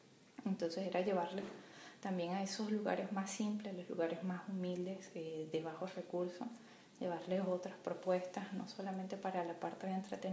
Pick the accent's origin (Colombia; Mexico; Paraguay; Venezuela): Venezuela; moved away as an adult; Primero porque ya yo tenía otro ritmo en mi país, ya era la parte laboral. Estaba trabajando y ya había, de cierta manera, había cortado con el vínculo académico. ¿no? Y comenzar de nuevo. De hecho, yo di clases en Venezuela.